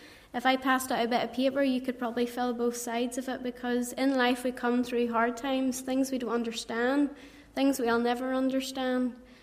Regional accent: Kilkeel, Northern Ireland, United Kingdom; I come from Kilkeel. I was born into a Roman Catholic family. I have six brothers and I'm the only girl.

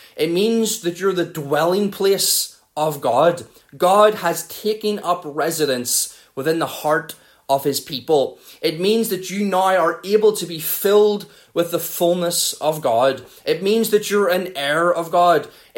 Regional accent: North East England, United Kingdom; accent: Mackem; my accent will turn into a Macam one and her one will turn into a Belfast one.

